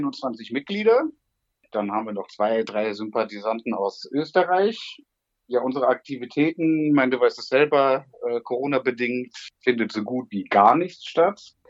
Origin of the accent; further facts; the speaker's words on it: Leverkusen, North Rhine-Westphalia, Germany; Ich bin, wie gesagt, in Leverkusen geboren und aufgewachsen